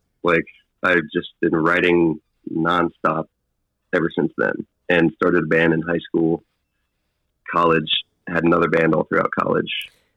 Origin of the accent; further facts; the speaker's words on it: Cincinnati, Ohio, United States; Cincinnati, Ohio.